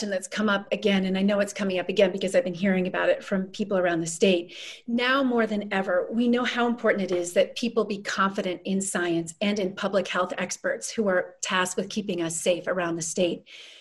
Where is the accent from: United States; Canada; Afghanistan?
Afghanistan; I grew up actually in Afghanistan hearing the F-16s leave and go bombing in the countryside in Afghanistan every morning.